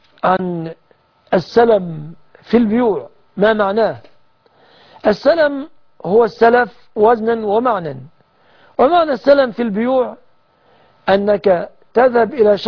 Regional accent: Egypt; بلادنا مصر

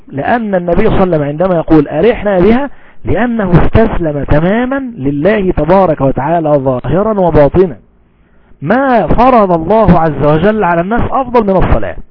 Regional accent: Egypt; مثال مشهور عندنا في مصر

